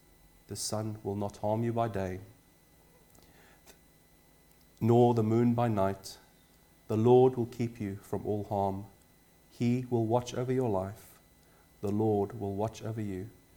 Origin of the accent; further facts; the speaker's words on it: Pietermaritzburg, KwaZulu-Natal, South Africa; as you all know, I'm from South Africa. but I'm very privileged, and the place where I grew up is called Pietermaritzburg.